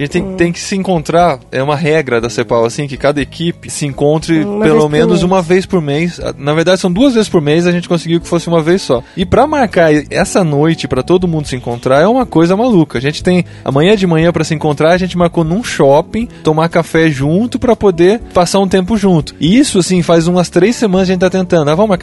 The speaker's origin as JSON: {"language": "Portuguese", "town": "Piracicaba", "region": "São Paulo", "country": "Brazil", "tie": "born or raised there", "said": "a gente veio de outra cidade. Eu vim de Piracicaba"}